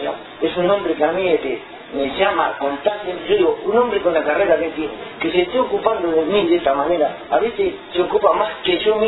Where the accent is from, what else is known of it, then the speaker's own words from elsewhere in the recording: Uruguay; me dice, no, pues vos de dónde sos, me dice, ¿viste? Y digo, no, vengo del Uruguay